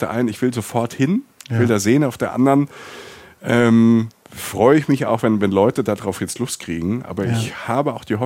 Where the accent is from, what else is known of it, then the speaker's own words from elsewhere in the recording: Rhineland-Palatinate, Germany; Ich komme aus der Pfalz